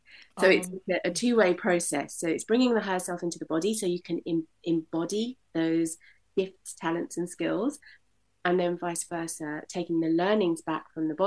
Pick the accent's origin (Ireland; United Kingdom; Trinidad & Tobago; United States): United Kingdom; London; We grew up in East London, so there was this sense of connection and community.